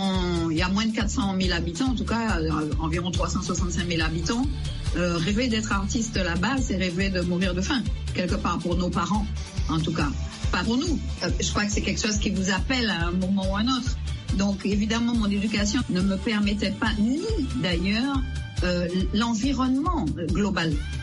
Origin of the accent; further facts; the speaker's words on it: Martinique; born there; Exactement, je suis né en Martinique, voilà.